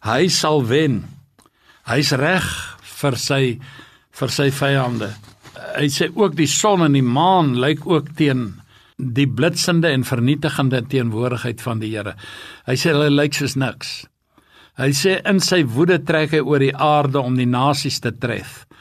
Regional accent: Highveld, South Africa; now in Cape Town, South Africa; daar waar ek groot geword het in die Hoofveld en ek het 'n lang tyd nog, wel ek is nou meer as die helfte van my lewe al in die Kaap

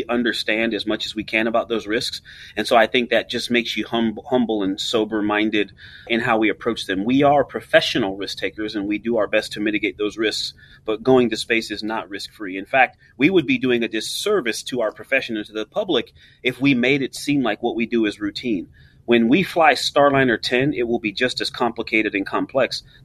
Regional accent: California, United States; It's made in California. I'm from California. It's been great for creating jobs in my home state.

